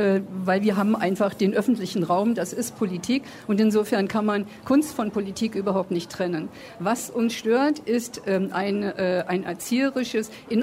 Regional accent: West Germany, Germany; Ich bin ja im Westen aufgewachsen und habe sehr wohl eben auch die Entwicklung im Westen verfolgt. Ich lebe seit der Wende erst hier im Osten

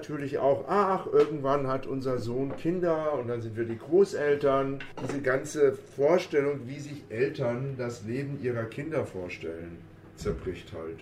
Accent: West Germany, Germany; Ich bin in Westdeutschland schon aufgewachsen, ja.

